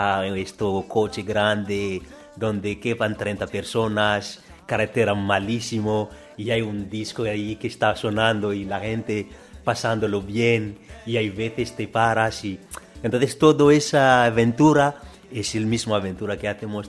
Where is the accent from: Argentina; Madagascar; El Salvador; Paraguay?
Madagascar; Toliara, Atsimo-Andrefana; Yo soy del suroeste de Madagascar, en un pueblecito que se llama Tuliara. Ahí es un pueblo que vive más del mar